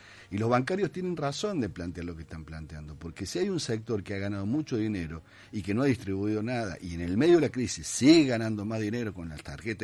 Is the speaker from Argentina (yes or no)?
yes; Argentina; somos todos argentinos. Y los argentinos generamos plata